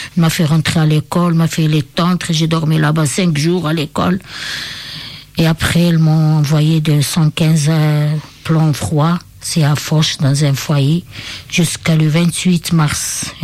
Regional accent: Algeria; French is a second language; now in France; Oui, nous sommes Algériens. Et nous sommes nés avant le 62

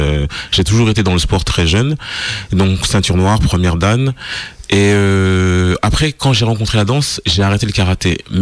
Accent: Montataire, Hauts-de-France, France; also born or lived in Paris; Non, j'ai pas l'accent. Je viens de Picardie, on parle comme ça, les tchou. Non. Alors, je viens de Picardie. J'habitais plus, très exactement dans l'Oise, à Montataire. Et je suis originaire de là-bas.

